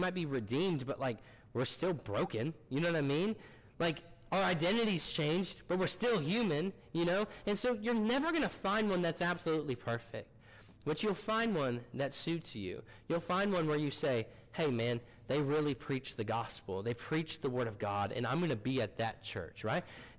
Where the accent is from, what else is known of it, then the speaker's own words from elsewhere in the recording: Missouri, United States; you know, I come from Missouri, and it's not like as far south as you can get. I understand that. But it's southern Missouri.